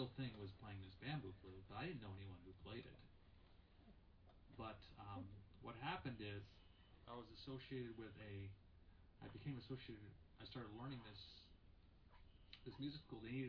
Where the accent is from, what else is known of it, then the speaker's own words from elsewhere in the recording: Connecticut, United States; and luckily I lived in, I grew up in Connecticut, so I had access to New York City